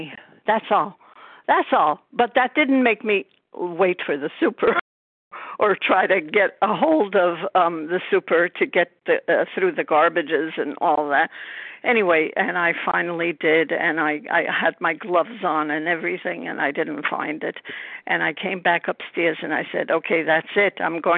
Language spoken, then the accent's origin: English; Brooklyn, New York, United States; I'm from Brooklyn, New York, recovered and grateful, so grateful.